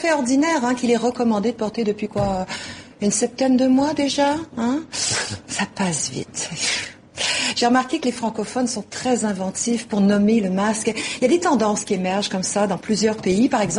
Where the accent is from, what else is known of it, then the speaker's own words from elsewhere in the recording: Quebec, Canada; chez nous, au Québec, c'est une écharpe en laine, un cache-nez.